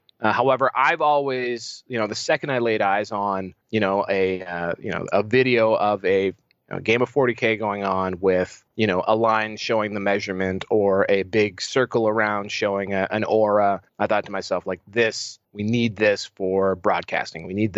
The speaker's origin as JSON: {"language": "English", "country": "Canada", "said": "I'm from Canada."}